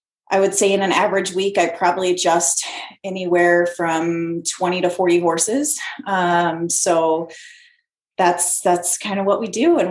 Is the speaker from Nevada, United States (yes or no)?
no; Chicago, Illinois, United States; I grew up in the Chicago area